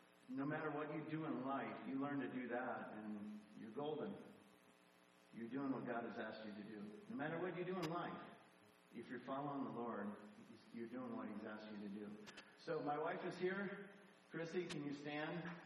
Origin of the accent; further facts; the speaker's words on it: Green Bay, Wisconsin, United States; now in Kenya; I grew up in Green Bay, Wisconsin. I did not grow up in Africa